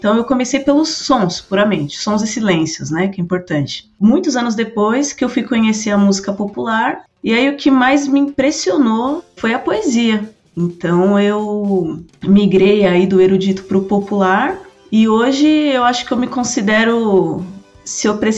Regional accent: São Paulo, Brazil; Eu sou da Vila Jacuí, o bairro vizinho é São Miguel Paulista, aqui na Leste, né?

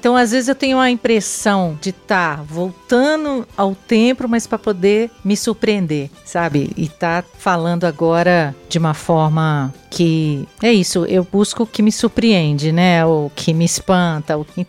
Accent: Minas Gerais, Brazil; Eu vim de uma cidadezinha pequena de Minas, 7 mil habitantes, e o que tinha de música ali era congado, Moçambique, todas essas coisas.

